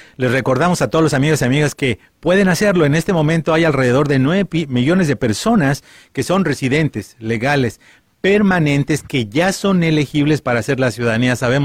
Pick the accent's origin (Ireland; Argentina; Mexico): Mexico; en el caso que nosotros conocemos como mexicanos